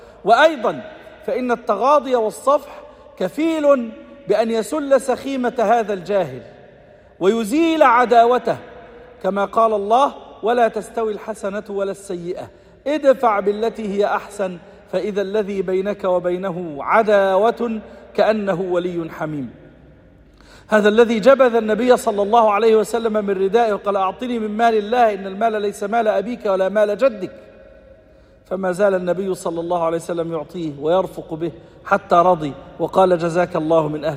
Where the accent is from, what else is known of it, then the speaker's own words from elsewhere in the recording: Egypt; يعني زي ما بيقولوا عندنا في مصر حلوانة في سلوانة